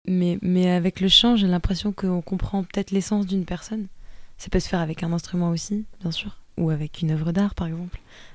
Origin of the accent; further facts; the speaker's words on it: France; parce que j'ai grandi en France, mais l'âme de ma voix, j'ai l'impression qu'elle est grecque.